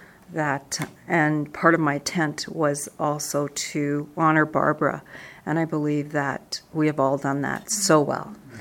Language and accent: English; Canada; I am from Canada.